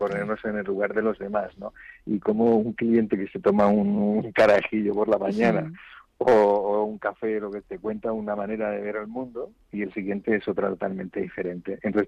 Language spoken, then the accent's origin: Spanish; Region of Murcia, Spain; also born or lived in Madrid; Regresé a Madrid. Luego, cuando pude, ahora estoy en Murcia, en mi pueblo